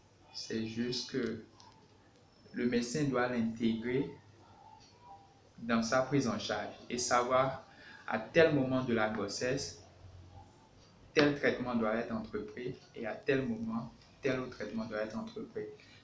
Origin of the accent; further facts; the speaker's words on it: Benin; je suis béninoise de nationalité, précisément Côte-à-Fond.